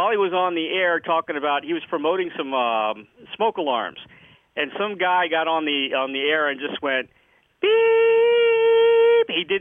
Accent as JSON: {"language": "English", "town": "Baltimore", "region": "Maryland", "country": "United States", "tie": "born or raised there", "also_born_or_lived": "Catonsville / Camp Springs", "lives_now": "Florida, United States", "said": "I live in Florida now. I was brought up in Baltimore, St. Agnes Hospital, born there, lived in Catonsville."}